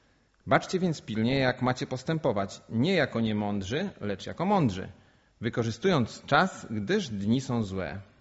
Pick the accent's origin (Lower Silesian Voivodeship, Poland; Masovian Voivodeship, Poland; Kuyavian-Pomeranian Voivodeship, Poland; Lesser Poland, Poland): Kuyavian-Pomeranian Voivodeship, Poland; Janikowo; Jak wiecie, jestem z Janikowa.